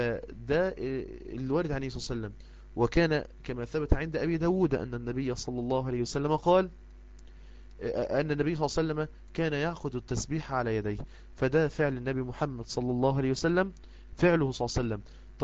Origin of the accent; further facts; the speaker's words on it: Egypt; زي ما احنا بنقول عندنا في مصر: اسال مجرب.